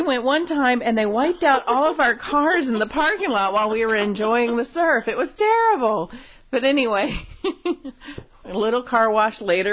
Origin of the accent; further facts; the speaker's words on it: Virginia Beach, Virginia, United States; I grew up in Virginia, Virginia Beach to be exact, and so the beach there isn't warm all year round